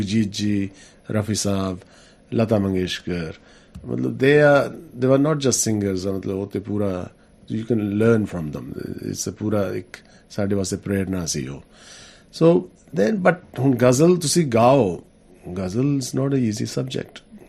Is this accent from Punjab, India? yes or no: yes; Banga, Punjab, India; now in Perth, Australia; ਸਾਡਾ ਜਲੰਧਰ ਏਰੀਆ, ਬੰਗਾ ਸਾਡਾ ਸ਼ਹਿਰ ਹੈ।